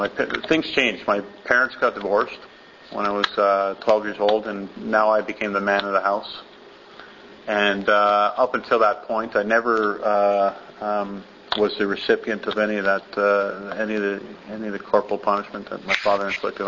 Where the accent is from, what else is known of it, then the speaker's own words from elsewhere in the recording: Montreal, Quebec, Canada; born there; I'm 38 years old. I was born here in Montreal. I have one sister. I was adopted. So I was adopted at the age of 1 year old.